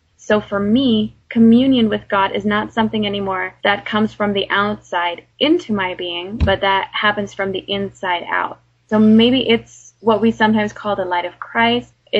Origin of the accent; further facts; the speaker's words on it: Germany; with my mom being German and me and my brother growing up in Germany and having our little family there, then my father being American and eventually moving back to the States and his whole side of the family being over there